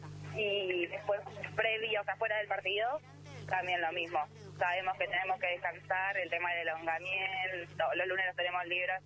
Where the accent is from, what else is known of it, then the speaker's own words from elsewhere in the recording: Bahía Blanca, Buenos Aires Province, Argentina; No, yo soy de Bahía Blanca y soy de Pacífico.